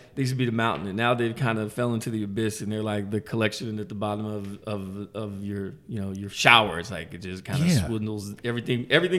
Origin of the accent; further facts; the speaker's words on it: Hayward, California, United States; You know, I grew up in Hayward, man, and there was a guy.